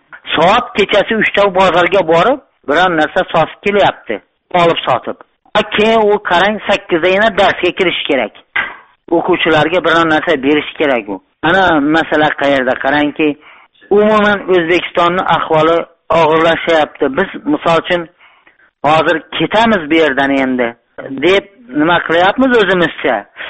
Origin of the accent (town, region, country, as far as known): Xorazm Region, Uzbekistan; now in Bogdanovich, Russia